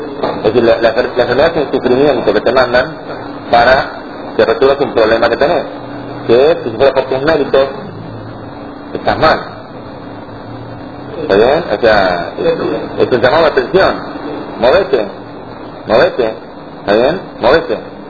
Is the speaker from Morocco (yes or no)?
yes; Morocco; porque yo vengo de Marruecos, y mi padre me enseñó que hay una acción que tiene un poder muy grande